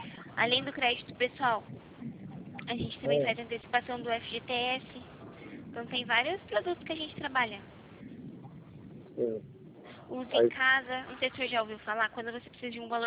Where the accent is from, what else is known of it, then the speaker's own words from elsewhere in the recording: Itapetininga, São Paulo, Brazil; Eu sou do estado de São Paulo. Eu sou daqui de Itapetininga. Por isso que meu DDD é 15, é diferente. Até o jeito de eu falar, né? O sotaque.